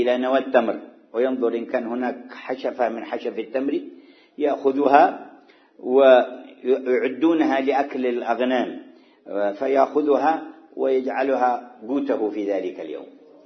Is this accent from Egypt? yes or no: no; Hadramaut, Yemen; وكانوا يضربون المثل عندنا في حضرموت